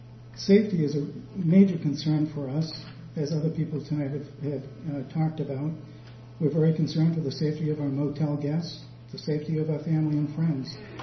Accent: Rockland, Maine, United States; now in Searsport, United States; I grew up in Rockland and have lived in Maine my whole life.

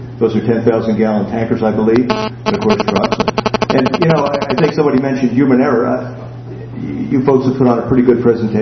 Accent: New Jersey, United States; now in Maine, United States; But I grew up in New Jersey, and I avoid New Jersey like the plague. I found there was a place like Maine. I don't want to live anywhere else.

